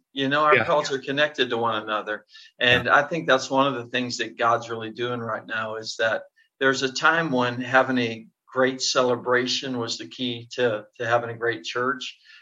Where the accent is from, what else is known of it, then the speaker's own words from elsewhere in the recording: Pittsburgh, Pennsylvania, United States; I grew up in Pittsburgh, so he's just down the road.